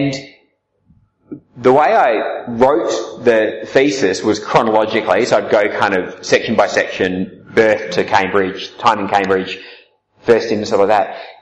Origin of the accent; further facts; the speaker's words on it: Albany, Western Australia, Australia; also born or lived in Papua New Guinea; so I'm from Albany and in Western Australia. Lived in Papua New Guinea for 2 years with my parents who were missionaries there, and then back to Perth and did my studies there.